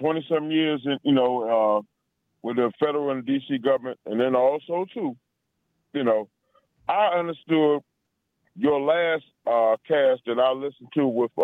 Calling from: Washington, District of Columbia, United States

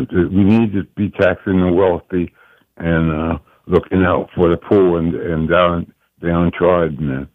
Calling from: Fort Washington, Maryland, United States; I'm from Fort Washington, Maryland.

